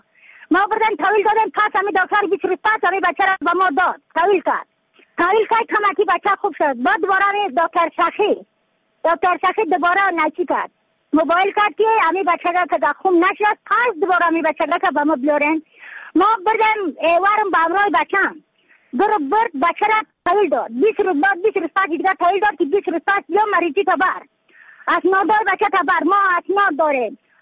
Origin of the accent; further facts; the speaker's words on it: Badakhshan, Afghanistan; از بدخشان هستم. مرکز بدخشان ولسوالی اکل پایان قیره وینگ.